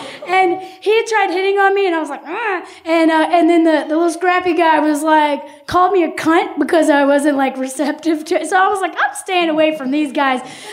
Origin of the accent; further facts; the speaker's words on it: Tennessee, United States; and he's from West Virginia, and I'm from Tennessee, and most of the people at this party aren't